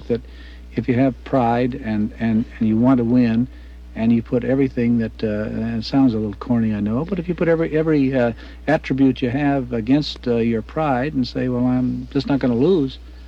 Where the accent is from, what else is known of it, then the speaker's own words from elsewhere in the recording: California, United States; still be able to say that I'm a Californian